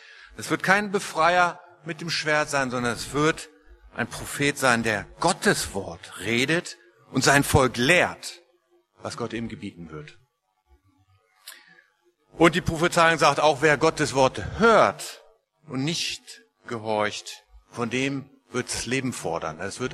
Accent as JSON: {"language": "German", "region": "Lower Saxony", "country": "Germany", "said": "Ich komme aus Niedersachsen und hatte Maschinenbau studiert und war in München für eine Studienarbeit"}